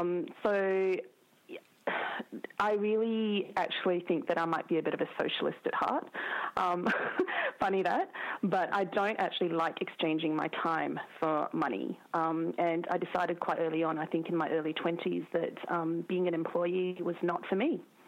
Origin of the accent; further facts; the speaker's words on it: Malaysia; now in Australia; I'm originally from Malaysia, and my parents were educated in England